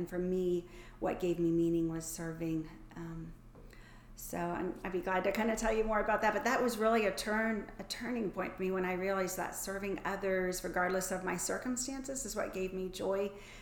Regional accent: Franklin, Tennessee, United States; also born or lived in Brentwood / Spring Hill; I grew up here in the Franklin area, one of those few rare people that actually are from the area that they live in.

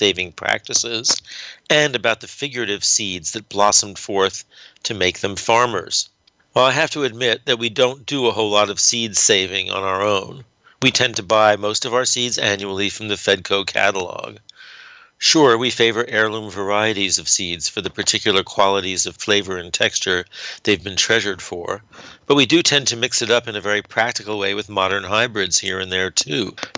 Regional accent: New York City, New York, United States; born there; I was born in the Bronx. My early comfort zone was a world of concrete, brick, and asphalt.

